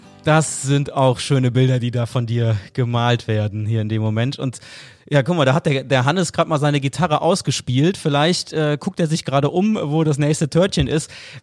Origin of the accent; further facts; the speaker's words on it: Brühl, North Rhine-Westphalia, Germany; die ich hier aus meiner Heimat Brühl kenne.